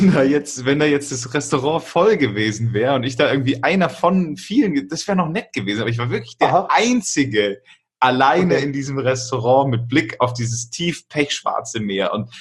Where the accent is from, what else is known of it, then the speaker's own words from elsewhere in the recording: Augsburg, Bavaria, Germany; also ich komme ja aus Augsburg